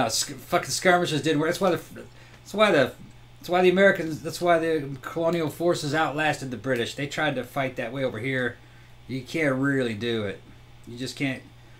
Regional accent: the South, United States; And I'm from the South.

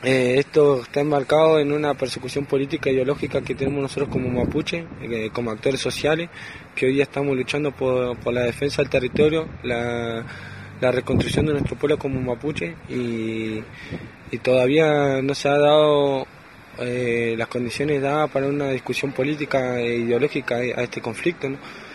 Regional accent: Chubut, Argentina; como decía, soy allá de las Pulofas de Resistencia del Departamento Cusame

